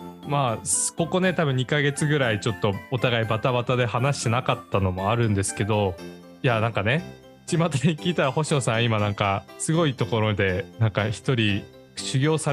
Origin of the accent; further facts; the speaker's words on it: Akita, Japan; now in Amami, Japan; 4月に家族で自分の実家というか地元に秋田にちょっと帰省しまして